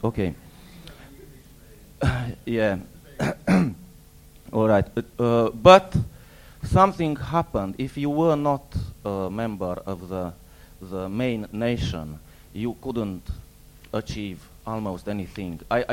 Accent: Hungary; also born or lived in Transylvania, Romania; I am from Hungary. But I was born in Transylvania

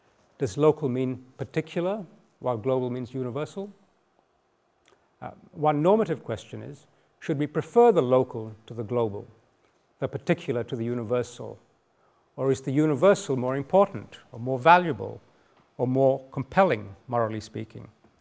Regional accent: Kuala Lumpur, Malaysia; when I was a small boy growing up in Kuala Lumpur, and I should mention that I'm of Malaysian origin, but of Australian citizenship.

